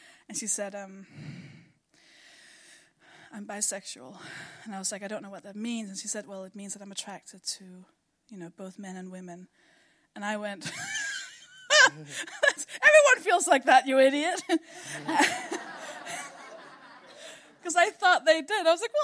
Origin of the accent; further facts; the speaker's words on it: Denmark; accent: Danish; I'm from Denmark, by the way. That's the accent.